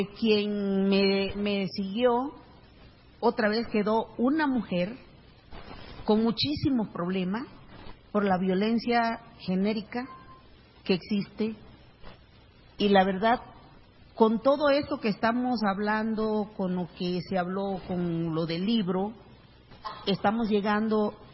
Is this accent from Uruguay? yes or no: no; Cuajinicuilapa, Guerrero, Mexico; Del estado de Guerrero, vengo de la comunidad de Cuajinicuilapa, Guerrero